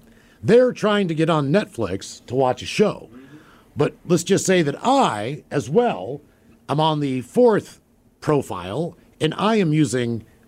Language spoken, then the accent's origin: English; West Virginia, United States; I'm from West Virginia. I can't do that.